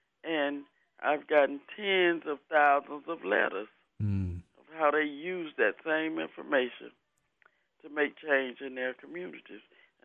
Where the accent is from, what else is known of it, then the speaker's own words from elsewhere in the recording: Selma, Alabama, United States; And I knew every time that I changed the duty station and I said I was from Selma, people would either say something negative about racism or they would ask me to talk about that.